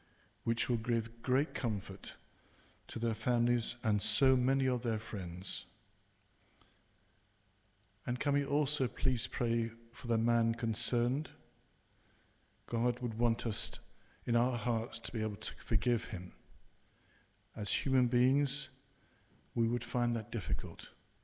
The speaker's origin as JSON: {"language": "English", "region": "England", "country": "United Kingdom", "said": "even though I come from England."}